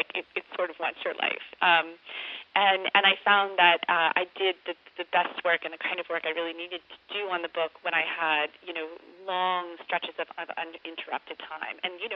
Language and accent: English; Florida, United States; moved away as an adult; I'm from Florida, and I lived there from you know, childhood until I was in my early 20s